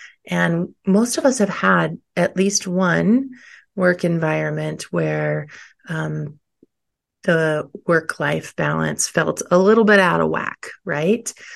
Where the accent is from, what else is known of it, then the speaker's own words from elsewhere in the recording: Florida, United States; now in Colorado, United States; I live currently in Colorado. I've been in Colorado for about 20 years. I grew up in Florida.